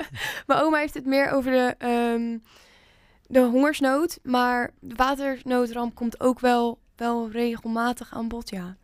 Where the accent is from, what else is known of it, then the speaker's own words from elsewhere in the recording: South Holland, Netherlands; Ik kom natuurlijk uit Hoekse Waard. En dat is natuurlijk een Zuid-Hollands eiland wat wel echt goed getroffen is.